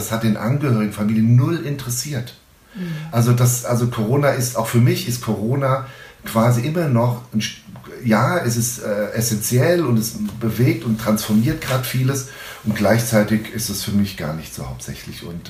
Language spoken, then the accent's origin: German; Frankfurt, Hesse, Germany; now in Hanau, Germany; also ich wohne ja in Hanau und komme aus Frankfurt.